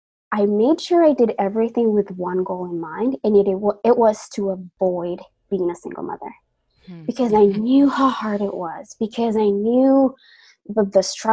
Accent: Colombia; I grew up in Colombia, and my mom was a single mother.

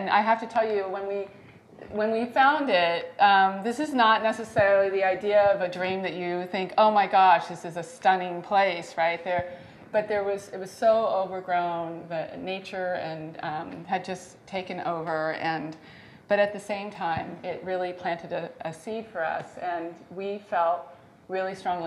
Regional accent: California, United States; Here I grew up in Northern California, and I had no idea where Hopland was.

